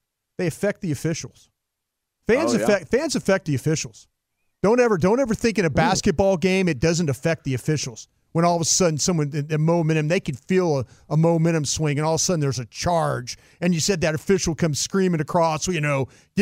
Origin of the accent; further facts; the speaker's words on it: Dallas, Texas, United States; I'm from Dallas, so I could be critical about the fans. I'm one of you, you know.